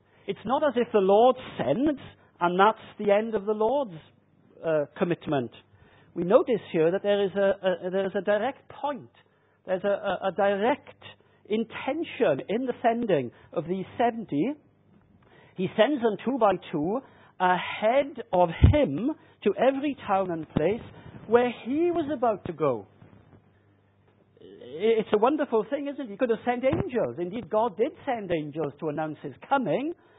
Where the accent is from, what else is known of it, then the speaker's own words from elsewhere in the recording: Japan; yes, I was brought up in Japan.